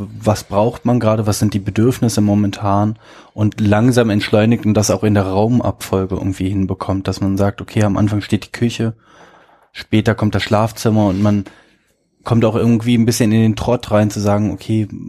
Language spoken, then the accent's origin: German; Berlin, Germany; wir sind ja beide Berliner